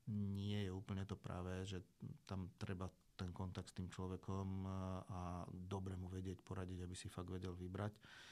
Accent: Hlohovec, Trnava Region, Slovakia; also born or lived in Považská Bystrica / Bratislava; narodil som sa v Považskej Bystrici, ale v podstate len kvôli tomu, že odtiaľ pochádzala mama. Prakticky sme bývali na prvé moje 4 roky života v Bratislave, kde sa narodil aj brat. No a následne sme sa presťahovali do Hlohovca

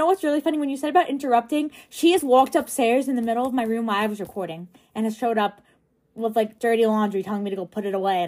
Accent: Long Island, New York, United States; I'm from Long Island, just to clarify.

